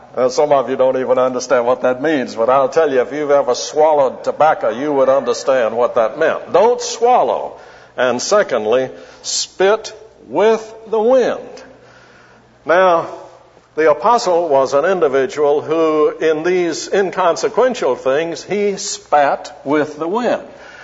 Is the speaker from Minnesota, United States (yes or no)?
no; Alabama, United States; I grew up also in Alabama as a little boy, and I can still remember going in public places and seeing spittoons too.